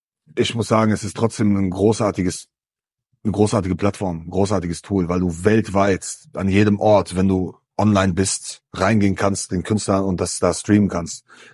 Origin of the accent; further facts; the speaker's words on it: Meschede, North Rhine-Westphalia, Germany; Am Wochenende bin ich in Meschede, in meiner Heimatstadt